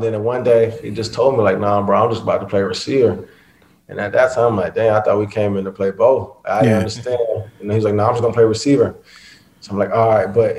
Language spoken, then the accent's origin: English; Illinois, United States; I know I was homesick going from Illinois to L.A., like, man, you could come to Florida with me, but that ain't the move.